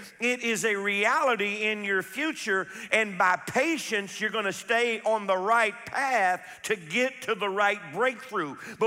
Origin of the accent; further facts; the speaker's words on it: Louisiana, United States; Martinez Landing in Zawala, Louisiana, practically where I was raised there on Toledo Bend on the weekends.